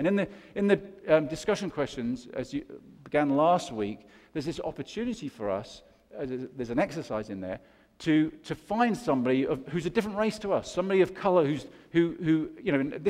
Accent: United Kingdom; I'm from Great Britain, I'm British.

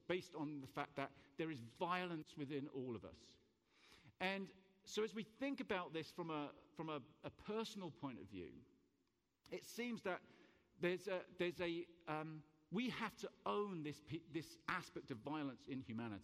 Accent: England, United Kingdom; now in United States; And I, especially as an English person, stood up here in America talking about guns.

